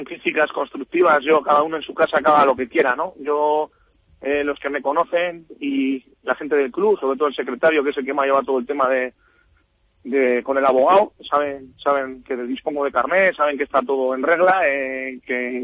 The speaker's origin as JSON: {"language": "Spanish", "region": "Basque Country", "country": "Spain", "said": "Al final, no soy de aquí, soy del País Vasco"}